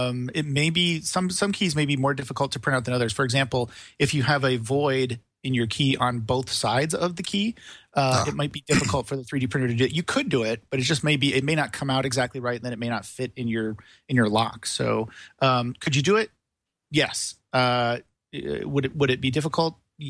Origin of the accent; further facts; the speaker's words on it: Benicia, California, United States; You can also follow what I'm doing at Benicia Makerspace, which I run here in my hometown.